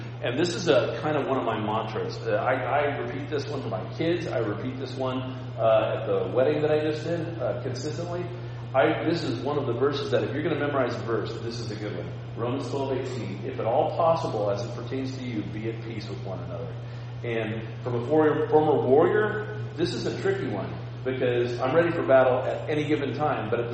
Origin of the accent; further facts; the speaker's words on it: Scotland, United Kingdom; I have a very long fuse, but when I lose it, I tend to lose it pretty good. I'm Scottish.